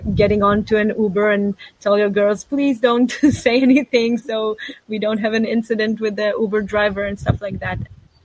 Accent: Southern District, Israel; English is a second language; unfortunately, I grew up on the Gaza border, so I was deeply impacted by what happened on the 7th of October events.

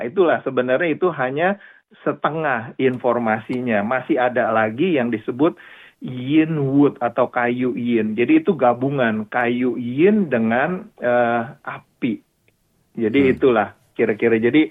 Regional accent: Jakarta, Indonesia; now in Melbourne, Australia; saya lahir dan besar di Jakarta, di daerah kota. Orang Chinatown lah istilahnya. Jadi kemudian tahun 90-an saya pindah ke Melbourne. Jadi menetap sampai sekarang.

